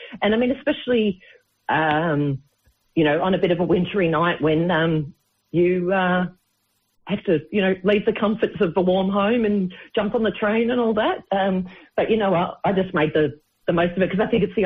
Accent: Victoria, Australia; Yeah, well, being originally a Victorian

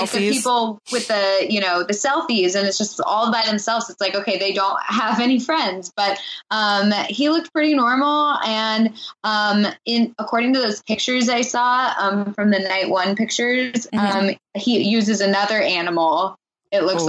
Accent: Colorado, United States; I'm from Colorado.

